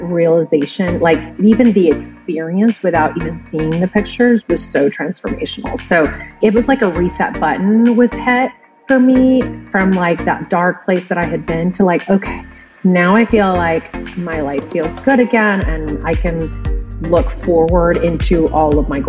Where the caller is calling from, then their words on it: Lakeway, Texas, United States; I am about 30 minutes outside of Austin, Texas in Lakeway.